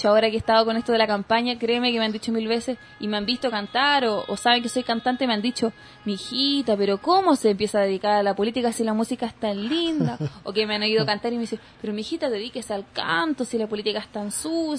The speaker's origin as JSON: {"language": "Spanish", "town": "San Miguel", "region": "Santiago Metropolitan Region", "country": "Chile", "tie": "born there", "said": "Así que nací en San Miguel, San Miguelina, con este escape que quizá tuvieron mis padres."}